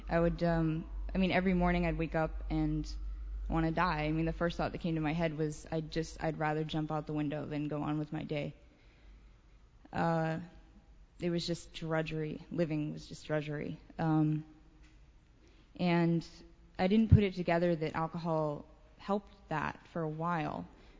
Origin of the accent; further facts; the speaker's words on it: San Francisco, California, United States; I grew up in San Francisco.